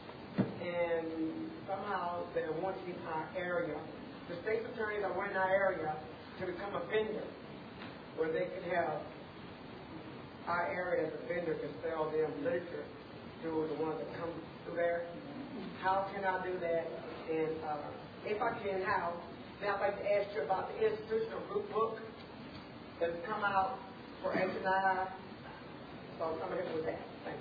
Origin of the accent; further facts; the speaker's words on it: Joliet, Illinois, United States; I'm from the Joliet area of North Western Monument.